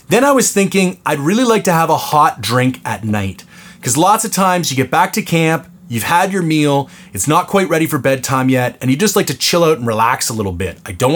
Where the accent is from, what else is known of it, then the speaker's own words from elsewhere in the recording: Canada; It's the most practical and affordable option for me as a Canadian.